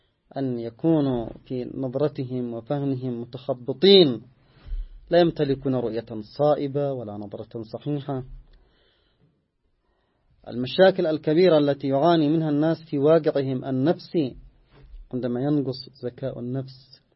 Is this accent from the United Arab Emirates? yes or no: no; Yemen; تصبح عادة يستمر عليها من أجل القات مثلا عندنا في اليمن